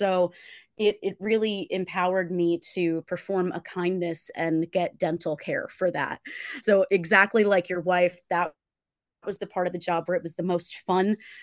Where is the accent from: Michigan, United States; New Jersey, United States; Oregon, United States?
New Jersey, United States; And in the … New Jersey world in which I was raised